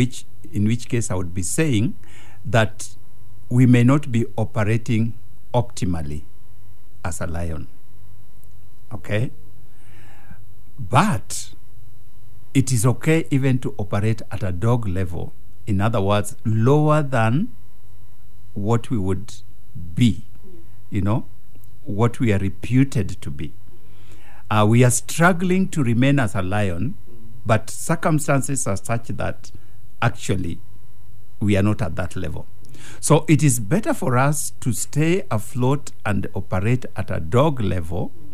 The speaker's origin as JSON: {"language": "English", "country": "Kenya", "said": "And then I say, I'm from Kenya."}